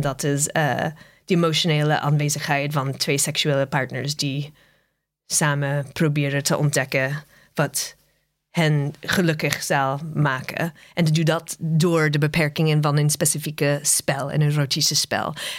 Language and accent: Dutch; California, United States; Ik kom uit Amerika, in Californië.